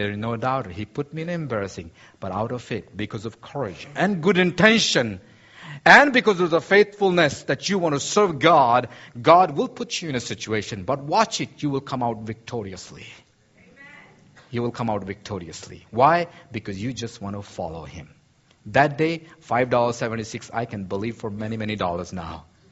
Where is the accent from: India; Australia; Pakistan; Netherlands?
India; English is a second language; I'm from India, so I really don't know exactly how to say every word, you know.